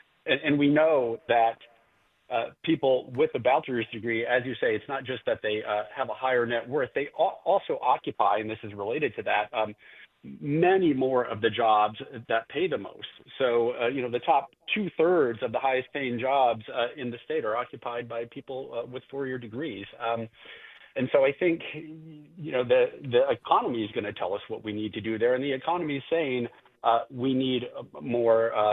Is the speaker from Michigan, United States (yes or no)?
yes; Wyoming, Michigan, United States; I grew up in Wyoming, Michigan, so I'm a Michigander, born and bred.